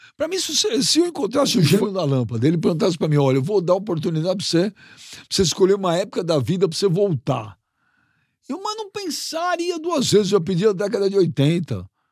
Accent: São Paulo, Brazil; Eu sou de São Paulo.

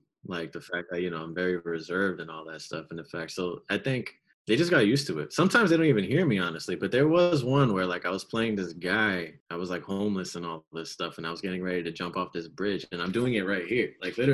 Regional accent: Brooklyn, New York, United States; I grew up right here in Williamsburg, Brooklyn. The only time I moved was right from upstairs to this apartment.

